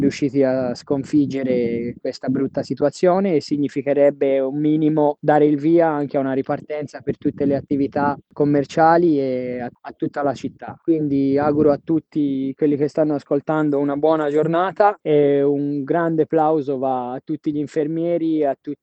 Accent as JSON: {"language": "Italian", "town": "Siena", "region": "Tuscany", "country": "Italy", "said": "Da Fantino e da Senese mi auguro di poter uscire quanto prima da questa situazione"}